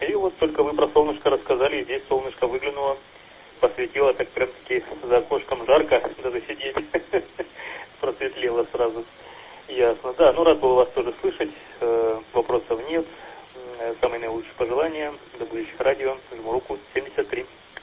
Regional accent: Budyonnovsk, Stavropol Krai, Russia; Да, я сам из Буденновска

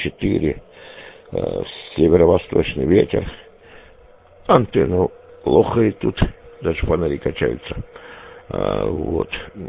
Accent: Gulkevichi, Krasnodar Krai, Russia; Ну, у меня Майкоп рядом, Кубань, значит, село Маковское, Гулькевичи, это родное село.

